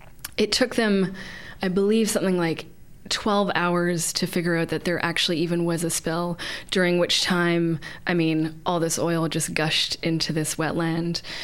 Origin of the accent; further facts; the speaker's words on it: British Columbia, Canada; Of course, as a British Columbian, I mean, the Great Bear Rainforest is inimitable.